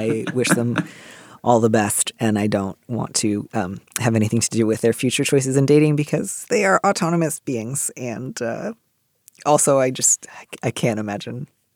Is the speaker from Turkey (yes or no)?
no; Midwest, United States; And that's what I associate with WASPiness. I don't know. I grew up in the Midwest.